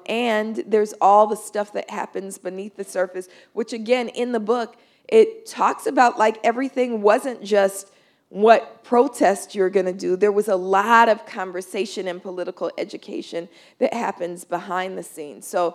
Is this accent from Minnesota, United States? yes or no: no; Oakland, California, United States; So I grew up in Oakland, California. I don't know if you know that, but I'm from Oakland. And I'm born in 1972